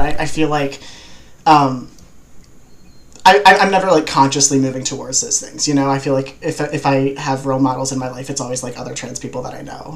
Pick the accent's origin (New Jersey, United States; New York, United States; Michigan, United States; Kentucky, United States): New Jersey, United States; I grew up in the woods. I grew up in South Jersey. And so, like, I had a lot of access to horse farms.